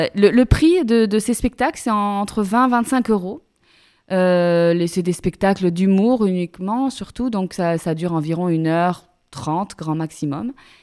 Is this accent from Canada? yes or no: no; Toulouse, Occitanie, France; Pourtant, je suis toulousaine, j'ai honte.